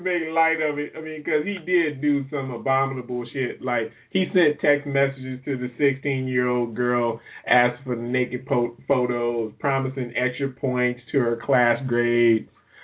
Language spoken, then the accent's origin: English; New Orleans, Louisiana, United States; I'm from New Orleans. So I grew up in New Orleans, so I have a special affinity for New Orleans.